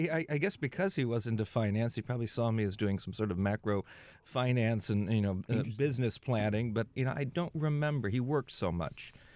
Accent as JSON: {"language": "English", "town": "Nassau", "region": "New Providence", "country": "Bahamas", "tie": "born or raised there", "also_born_or_lived": "Illinois, United States", "said": "Well, I was born in Illinois, and then I grew up in the Bahamas. My father was a banker and was transferred overseas to run a bank when I was a kid. And so I grew up in Nassau, New Providence."}